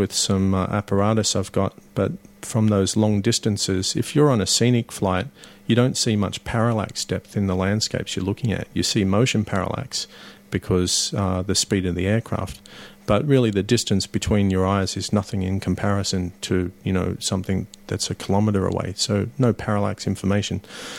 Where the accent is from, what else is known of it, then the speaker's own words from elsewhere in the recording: Australia; I wanted to do a coastal flight around Australia, which is my home country